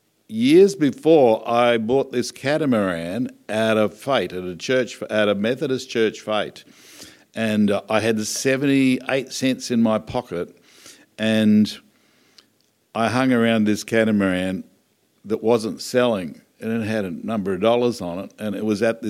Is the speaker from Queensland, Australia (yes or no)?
yes; Brisbane, Queensland, Australia; I grew up in Enoggera, which is a suburb of Brisbane.